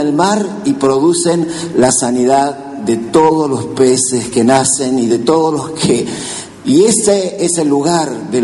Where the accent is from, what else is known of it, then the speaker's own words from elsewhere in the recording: Patagonia, Argentina; yo soy patagónico también